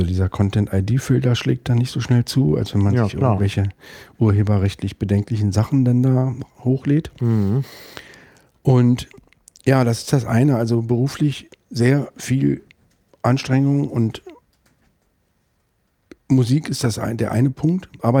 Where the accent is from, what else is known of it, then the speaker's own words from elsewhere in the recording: Berlin, Germany; Ich bin in Zehlendorf teilweise aufgewachsen, das ist so im Südwesten von Berlin.